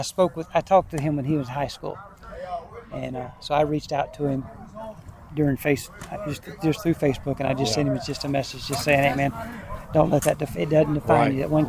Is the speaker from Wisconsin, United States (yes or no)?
no; Northwood, Louisiana, United States; I'm proud to say I'm from Northwood.